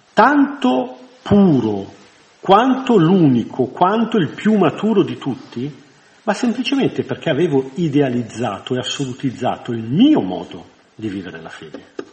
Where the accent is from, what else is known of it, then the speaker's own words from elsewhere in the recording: Bellano, Lombardy, Italy; Quando ero bambino, io sono di Bellano.